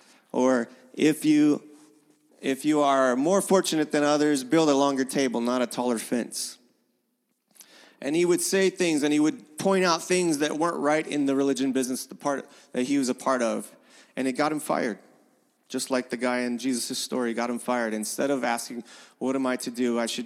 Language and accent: English; Louisiana, United States; And we both were experiencing a lot of hurricanes growing up, but he grew up in Puerto Rico and I grew up in Louisiana.